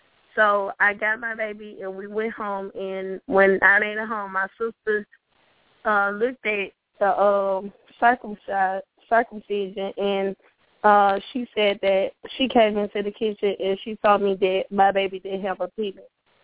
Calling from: Memphis, Tennessee, United States; I'm calling from Memphis, Tennessee

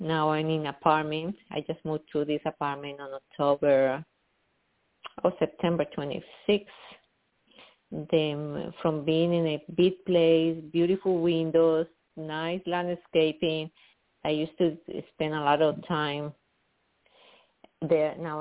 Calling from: New York, United States; I'm calling from New York.

